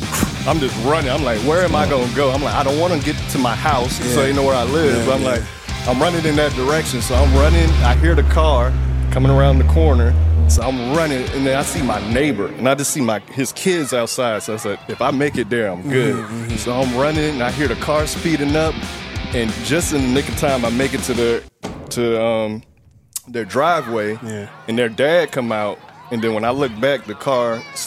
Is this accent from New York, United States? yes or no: no; Florida, United States; How y'all like Florida? Y'all went to my home state.